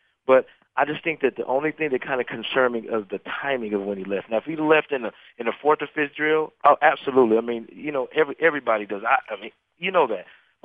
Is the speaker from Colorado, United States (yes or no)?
yes; Denver, Colorado, United States; also born or lived in Ohio / Houston; I'm from Denver, Colorado, where the altitude is really, really high. And then I went to The Ohio State University, and then I went to Houston.